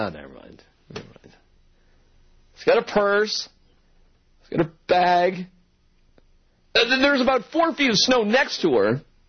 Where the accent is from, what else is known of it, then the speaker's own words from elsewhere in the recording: Massachusetts, United States; I grew up in Massachusetts, and it's just I've just heard my whole life.